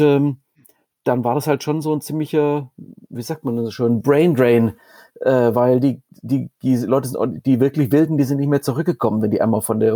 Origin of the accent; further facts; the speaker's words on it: Heidenheim an der Brenz, Baden-Württemberg, Germany; born there; Ich bin gebürtig aus Heidenheim. Ich bin gebürtig aus Heidenheim an der Brenz.